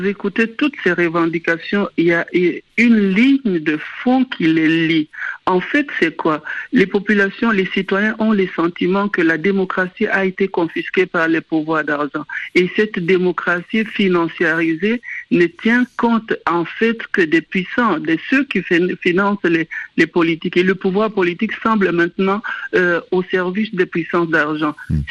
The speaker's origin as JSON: {"language": "French", "country": "DR Congo", "lives_now": "Germany", "said": "particulièrement en République démocratique du Congo, mon pays d'origine."}